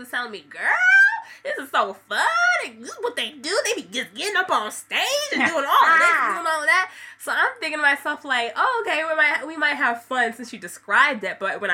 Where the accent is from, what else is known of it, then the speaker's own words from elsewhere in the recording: Hartford, Connecticut, United States; My very first strip club, I'm from Hartford. Why is that? 860, like, I'm out.